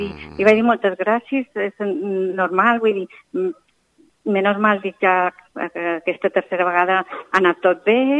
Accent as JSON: {"language": "Catalan", "town": "Esporles", "region": "Balearic Islands", "country": "Spain", "said": "D'Esporles."}